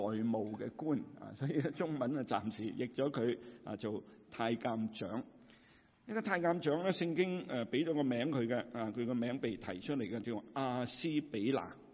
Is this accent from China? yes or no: yes; China